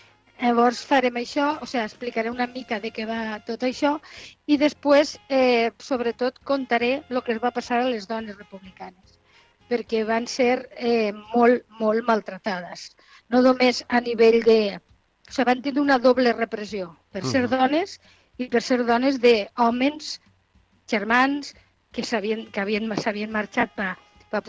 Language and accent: Catalan; Valencian Community, Spain; parlo en català, no m'importa, a més sóc valenciana, vull dir que és el mateix. Però al moment d'escriure i de fer un discurs una mica llarg, ho faig bé millor en castellà.